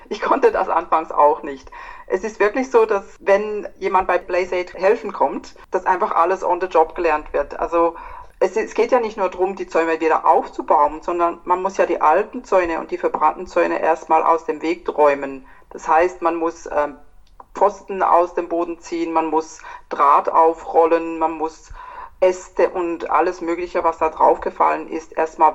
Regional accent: Switzerland; now in Australia; Wir kommen aus der Schweiz. Wir sind 2009 nach Australien gekommen mit einem Permanent Resident Visa eigentlich.

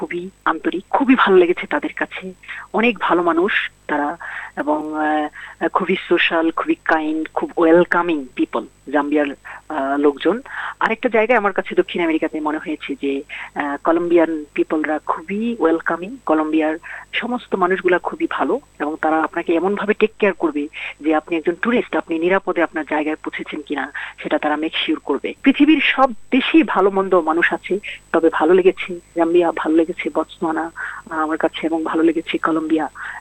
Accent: Bangladesh; সবাই যখন জিজ্ঞেস করে তুমি কোথা থেকে এসেছো, যখন আমি বলি যে আমি একজন বাংলাদেশি, আমি বাংলাদেশ থেকে এসেছি, অনেকে বাংলাদেশকে চিনে, অনেকে চিনে না।

